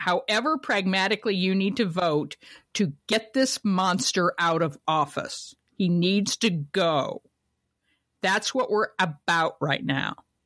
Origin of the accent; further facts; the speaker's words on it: Kent, Ohio, United States; also born or lived in Ravenna, United States; I was born in Ravenna and raised in Kent. So Akron, Canton area, Portage County is where I was born and bred.